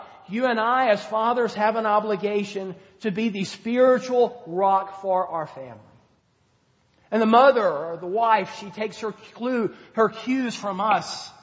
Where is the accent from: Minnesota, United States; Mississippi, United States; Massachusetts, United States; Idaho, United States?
Mississippi, United States; I know I'm from Mississippi, and that's a strike against me in some ways